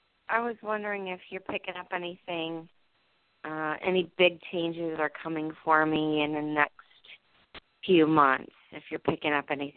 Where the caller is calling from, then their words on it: New Jersey, United States; New Jersey.